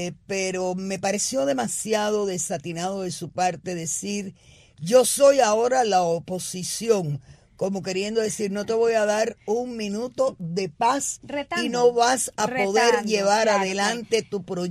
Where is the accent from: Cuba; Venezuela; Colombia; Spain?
Cuba; lo que yo personalmente como cubana